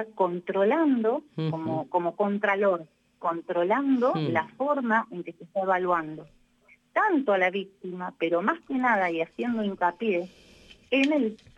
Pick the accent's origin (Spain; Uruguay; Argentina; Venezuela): Argentina; soy, bueno, de Argentina, sí, tengo por ambas partes, mis antecedentes son antepasados con vascos